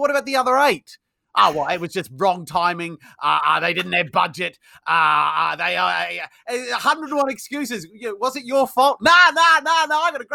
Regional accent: New Zealand; now in United Kingdom; I'm from New Zealand originally. Yes, you'll probably tell from my accent it's not very English, although I might sound English to you because I've been here 20 years.

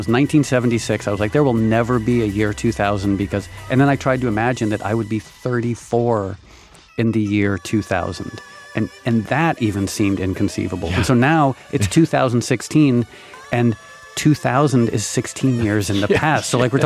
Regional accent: New England, United States; It's like maybe it's also a byproduct of growing up in New England

